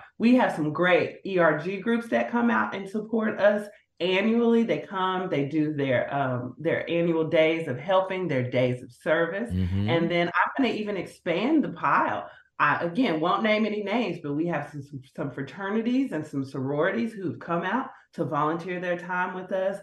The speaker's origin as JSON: {"language": "English", "town": "Dallas", "region": "Texas", "country": "United States", "tie": "born or raised there", "said": "And if you don't know, I'm a Dallas girl. I was born and raised in Dallas. Mm. I was born at Baylor Hospital, and my current house is just a few miles away from Baylor."}